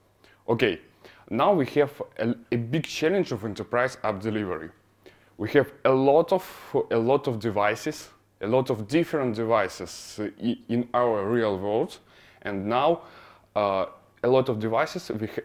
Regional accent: Ukraine; now in France; Yes, officially I am from Ukraine, but now I'm living in France

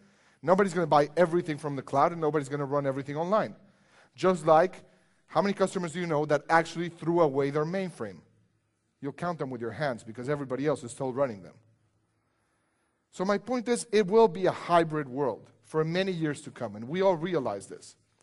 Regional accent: Mexico; I'm from Mexico, by the way, so I'll give you one small saying.

